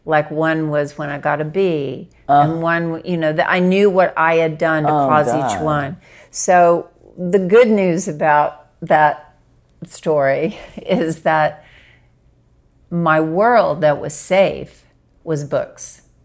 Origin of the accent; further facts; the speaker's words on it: Arkansas, United States; My dad was a freight train conductor, and I grew up in Arkansas